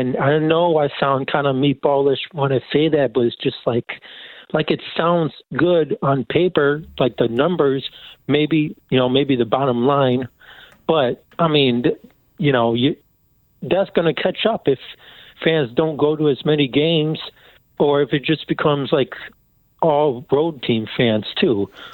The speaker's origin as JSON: {"language": "English", "region": "Illinois", "country": "United States", "said": "I mean, you know, I'll be saying I'm from Chicago, but I'm like way down south of it."}